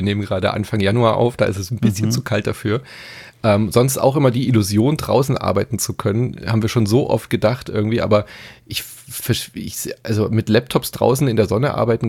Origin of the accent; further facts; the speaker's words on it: Stuttgart, Baden-Württemberg, Germany; ich bin ja in Stuttgart aufgewachsen